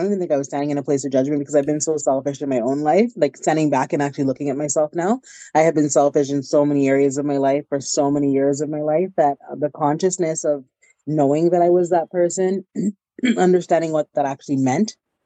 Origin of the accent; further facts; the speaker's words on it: Nigeria; And as a Nigerian, I would say, like, my people are very hard